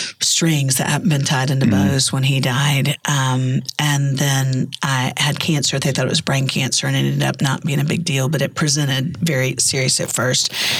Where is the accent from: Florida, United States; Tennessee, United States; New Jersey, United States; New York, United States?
Florida, United States; Orlando; No, I grew up in Orlando, Florida.